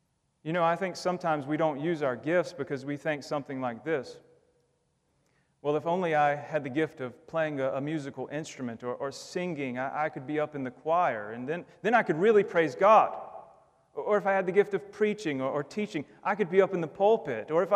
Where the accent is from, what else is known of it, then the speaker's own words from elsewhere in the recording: United States; I get it. I am an American.